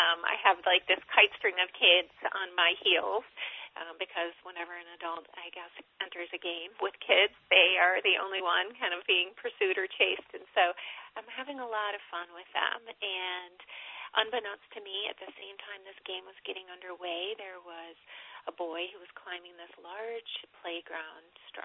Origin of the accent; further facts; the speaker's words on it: Michigan, United States; I was raised in East Michigan and came to know the Lord actually as an adult when I was at school.